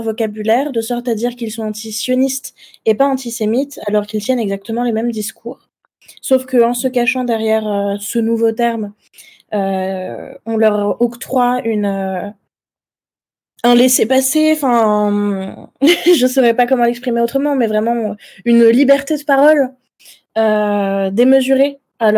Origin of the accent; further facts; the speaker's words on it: Lebanon; je ne suis pas palestinienne, mais je suis libanaise. Et à chaque fois que quelqu'un apprend que je suis libanaise et juive